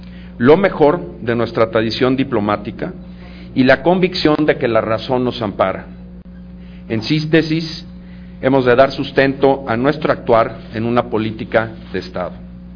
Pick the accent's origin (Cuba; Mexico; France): Mexico; Naturalmente, lo que nos ocupa como mexicanos